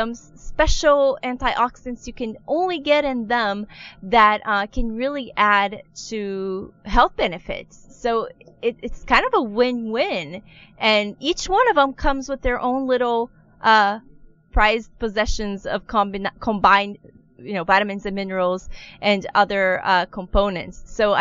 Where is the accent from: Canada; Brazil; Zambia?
Brazil; first language Portuguese; English is a second language; It's funny because I grew up in Brazil, so the names come to mind in Portuguese. So I'm having trouble translating them in my head.